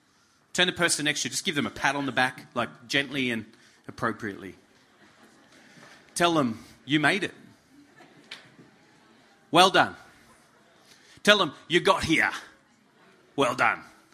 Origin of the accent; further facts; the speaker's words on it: Alice Springs, Northern Territory, Australia; I come from Alice Springs. There's a lot of stuff in our dirt, let me tell you.